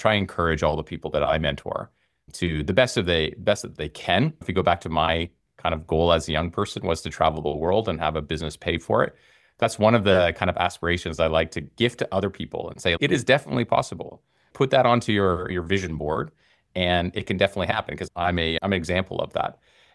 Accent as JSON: {"language": "English", "country": "Canada", "accent": "Canadian", "lives_now": "Australia", "said": "So, you know, my Canadian accent in Australia, it doesn't really work with my Alexa device."}